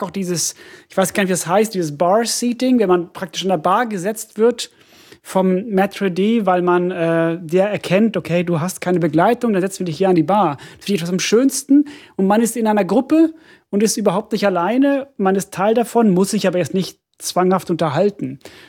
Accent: Finland; German is a second language; ich komme ja aus Finnland und meine Familie bezeichnet mich auch als Ausländer, weil ich so viel rede.

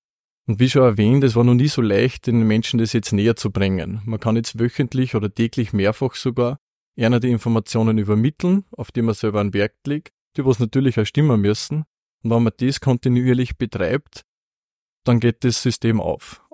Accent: Böheimkirchen, Lower Austria, Austria; Wir kommen aber ursprünglich aus Böhmheimkirchen, aus Niederösterreich.

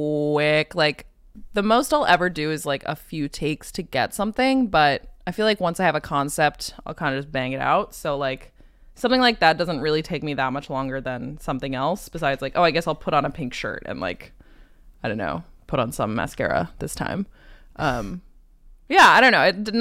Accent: New York, United States; born there; I was born in New York, and then I was kid number two of three.

